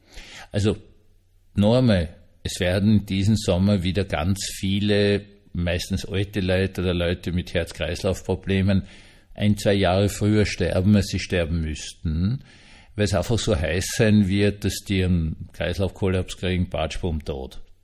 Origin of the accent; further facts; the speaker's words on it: Vienna, Austria; Denn das weiß ich als Wiener